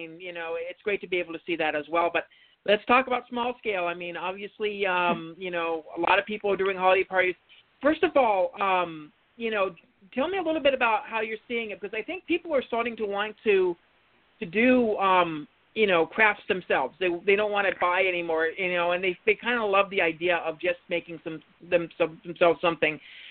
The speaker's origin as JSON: {"language": "English", "region": "Montana", "country": "United States", "tie": "born or raised there", "said": "I know, I grew up in Montana, so I actually do know the going out hunting for stuff."}